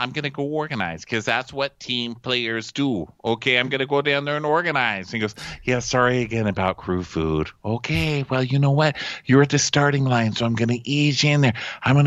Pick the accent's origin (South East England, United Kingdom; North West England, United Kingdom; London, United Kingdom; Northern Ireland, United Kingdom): South East England, United Kingdom; Brighton; I come from Brighton. It's a wicked city.